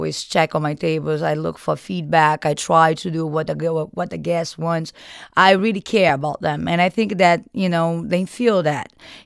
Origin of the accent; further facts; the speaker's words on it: Liguria, Italy; You know, I grew up in Liguria, which is, you know, next to France.